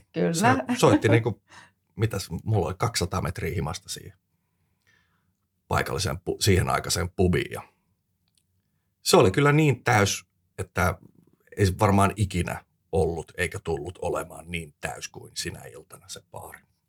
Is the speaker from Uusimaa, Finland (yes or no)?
yes; Espoo, Uusimaa, Finland; Olen sieltä lähtöisin ollut siellä nuoruuteni tuohon parikymppiseen asti vähän rapiat. 28 about ennen kuin sieltä muutin sitten ensimmäistä kertaa oikeasti pois.